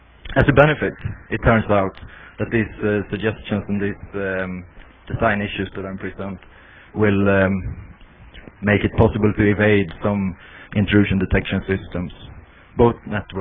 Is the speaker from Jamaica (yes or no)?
no; Sweden; I'm from Sweden